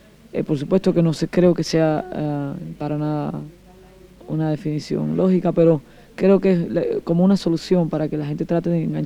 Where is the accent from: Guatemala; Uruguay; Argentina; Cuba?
Cuba; moved away; also born or lived in Colombia; Nosotros salimos de Cuba a un contrato a Colombia, estuvimos viviendo en Colombia casi 3 años.